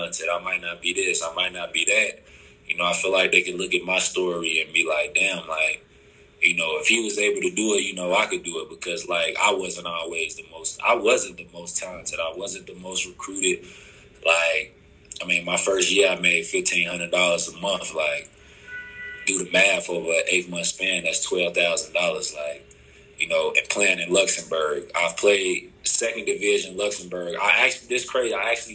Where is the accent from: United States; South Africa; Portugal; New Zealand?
United States; Chicago, Illinois; also born or lived in Wisconsin; I grew up in Chicago. I went to college in Eastern Illinois, then transferred to Wisconsin.